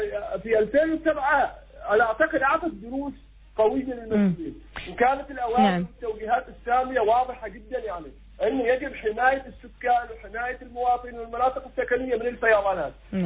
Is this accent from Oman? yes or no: yes; Oman